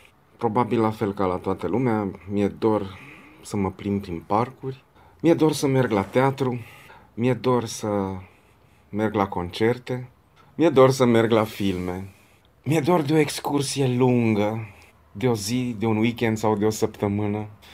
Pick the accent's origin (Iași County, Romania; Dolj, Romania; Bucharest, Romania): Bucharest, Romania; din București.